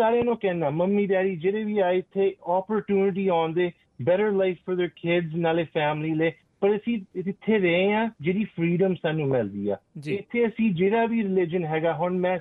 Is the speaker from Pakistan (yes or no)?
no; Surrey, British Columbia, Canada; ਹਾਂਜੀ, ਮੈਂ ਸਰੀ ਮੈਮੋਰੀਅਲ ਜੰਮਿਆ ਆ, ਨਾਲੇ ਫਿਰ ਮੈਂ ਸਰੀ ਦੇ ਵਿੱਚ ਮੋਸਟ ਆਫ ਮਾਈ ਲਾਈਫ ਮੈਂ ਸਰੀ ਦੇ ਵਿੱਚ ਹੀ ਰਿਹਾ ਆ